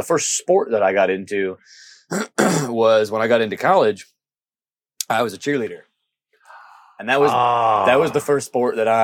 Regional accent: Ohio, United States; I'm from Ohio.

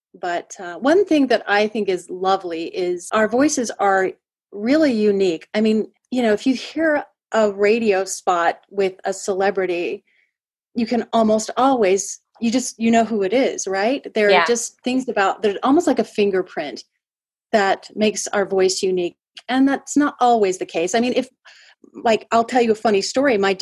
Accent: Utah, United States; Yes, I am originally here from Utah, grew up here, and then moved away for a few years and became a dental hygienist, which I absolutely loved.

